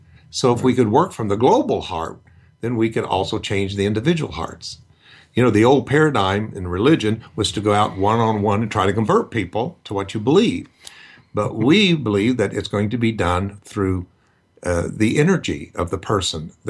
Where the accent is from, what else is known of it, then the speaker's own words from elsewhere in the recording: Tulsa, Oklahoma, United States; I was raised in Tulsa, Oklahoma, which was very well known for healing preachers and evangelists.